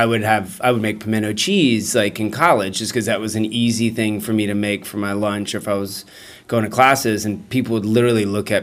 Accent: the South, United States; I wanted to get out of the South.

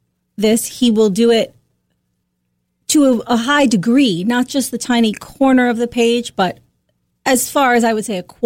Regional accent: Guilford, Connecticut, United States; Guilford, Connecticut.

